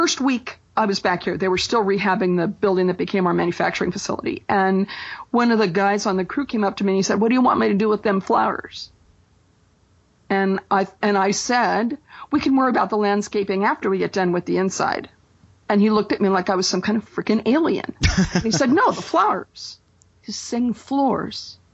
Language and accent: English; California, United States; now in Indiana, United States; I'm a Californian who moved to this part of the country.